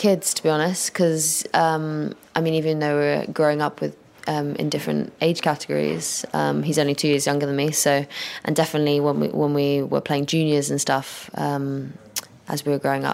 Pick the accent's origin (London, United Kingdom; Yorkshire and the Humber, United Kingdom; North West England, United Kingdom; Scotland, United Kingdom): London, United Kingdom; Yes, West Hampstead.